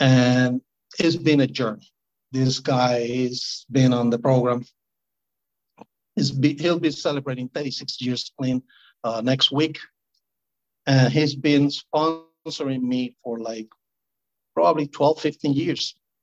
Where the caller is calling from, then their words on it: Carolina, Puerto Rico; Eventually, I moved back to Puerto Rico. I'm joining in from Carolina in Puerto Rico.